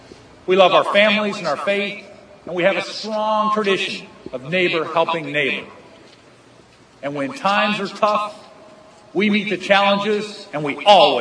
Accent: DeSoto, Missouri, United States; I grew up in DeSoto, Missouri.

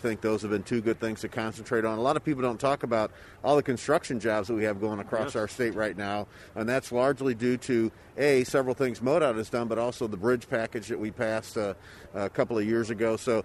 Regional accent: St. Louis, Missouri, United States; You know, I'm from North St. Louis, and you never thought a kid would be here for a lieutenant governor's office.

